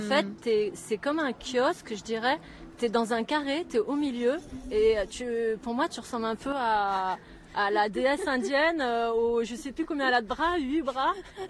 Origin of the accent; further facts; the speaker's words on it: Saint-Girons, Occitanie, France; puisque je suis de Saint-Giron, c'est un peu le cœur de toutes les vallées